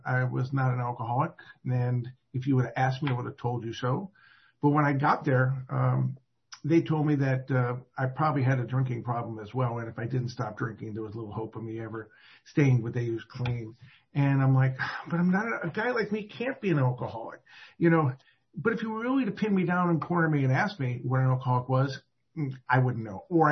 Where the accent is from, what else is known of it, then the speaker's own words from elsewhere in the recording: Syracuse, New York, United States; born there; I do know I was born in 1956 in Syracuse, New York, so I'm a confirmed Yankee. I was born into an athletic Italian-American family